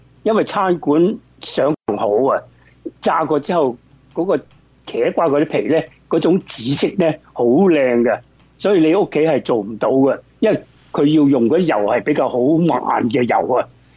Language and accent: Cantonese; Hong Kong; 那原来我们在香港，我是香港出生香港大，原来我们香港这个石澳这个地方呢近海滩近海边、它很出名